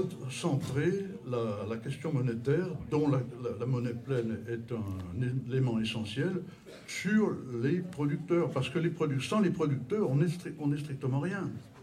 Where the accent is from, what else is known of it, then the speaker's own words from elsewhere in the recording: France; en ce qui me concerne, je suis français